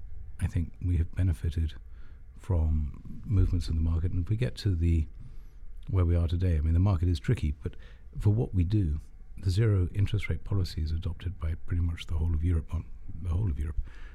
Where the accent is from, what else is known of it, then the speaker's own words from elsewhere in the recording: United Kingdom; I'm British.